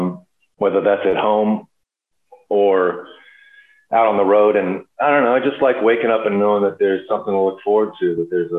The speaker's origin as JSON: {"language": "English", "town": "Temple", "region": "Texas", "country": "United States", "tie": "born or raised there", "said": "It's a song about growing up in Temple, Texas"}